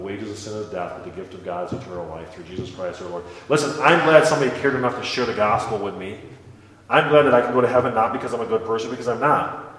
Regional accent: Midwest, United States

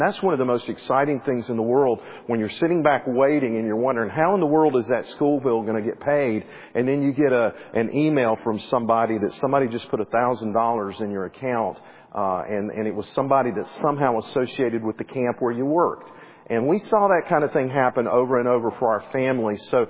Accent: Clemson, South Carolina, United States; And that's, I grew up in Clemson, South Carolina, right there at it.

